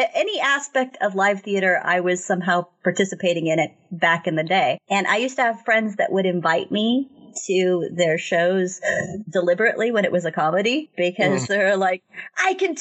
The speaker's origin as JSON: {"language": "English", "town": "Sonora", "region": "California", "country": "United States", "tie": "born or raised there", "said": "if you'd done any theater in my hometown of Sonora, you would have probably wound up having to play the slave at some point because, like, we had like no people of color in our town"}